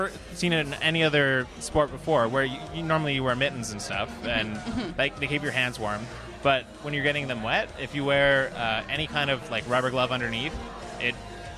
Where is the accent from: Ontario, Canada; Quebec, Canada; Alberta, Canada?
Alberta, Canada; Edmonton; I'm from Edmonton, and when I came to UBC